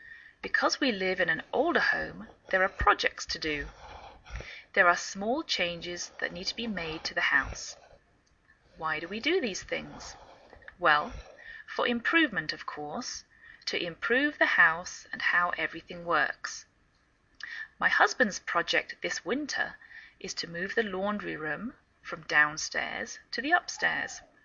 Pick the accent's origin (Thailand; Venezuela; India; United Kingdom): United Kingdom; England; now in United States